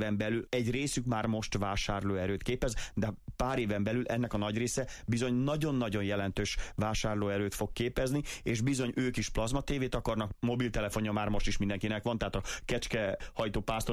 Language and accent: Hungarian; Hungary; Tehát jó magyarként Afrikába menni, riporterként is